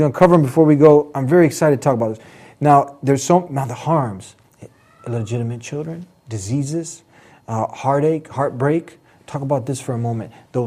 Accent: Chicago, Illinois, United States; He's a New Jerseyan. I'm a Chicagoan

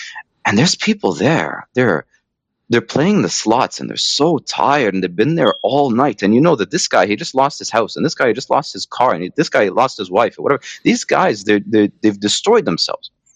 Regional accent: Canada; I'm not American. I'm Canadian, actually. I'm seventh generation Canadian. I've been, you know, my family's been here for seven generations now. And we're originally from Scotland.

